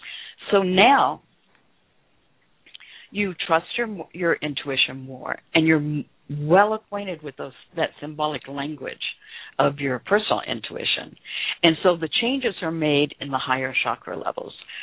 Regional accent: the South, United States; with the way I was raised in the South, and I grew up in a religion that was hellfire, brimstone, fear, guilt.

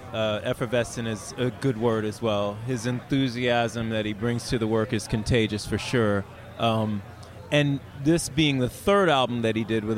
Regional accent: Washington, District of Columbia, United States; the Anthem happens to be right on the waterfront of the Potomac River, which is where I grew up in Southwest in D.C. You can see my grandmother's apartment from the Anthem.

